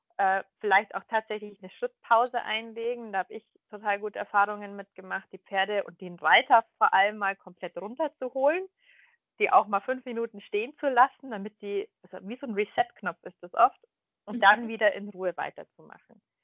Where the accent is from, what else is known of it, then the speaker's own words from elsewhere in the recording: Munich, Bavaria, Germany; also ich komme ja aus München